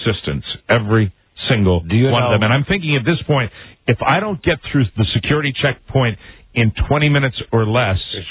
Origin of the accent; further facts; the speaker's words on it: Boston, Massachusetts, United States; Well, I'm from Boston. How could it be? I'm from that horrible city with the terrible history.